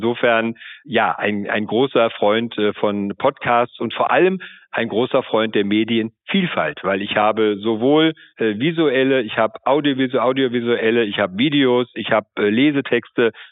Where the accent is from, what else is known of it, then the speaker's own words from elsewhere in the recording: Rhineland-Palatinate, Germany; ich komme aus Rheinland-Pfalz, da machen das viele